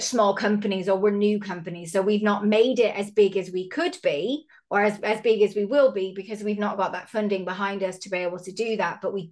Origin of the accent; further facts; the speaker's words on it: United States; I remember growing up with Always, because I'm from America